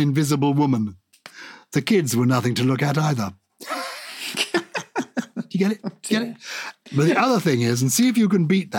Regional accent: Wales, United Kingdom; A word I grew up with in North Wales was mither.

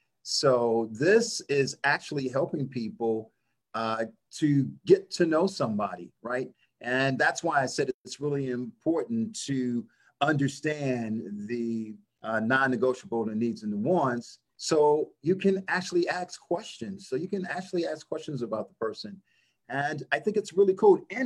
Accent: Chicago, Illinois, United States; You know, I'm originally from Chicago. And I before I came to California, I lived in Lincoln Park.

